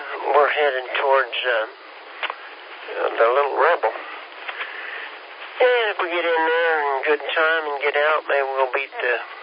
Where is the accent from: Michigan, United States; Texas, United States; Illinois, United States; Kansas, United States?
Kansas, United States; You know, we're from Kansas. We're a little slow, but when it comes to eating, we can always find that.